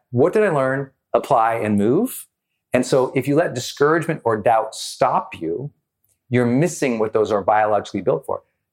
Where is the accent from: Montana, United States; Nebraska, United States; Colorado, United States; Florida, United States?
Montana, United States; I never cared about starting small because I'm from Montana.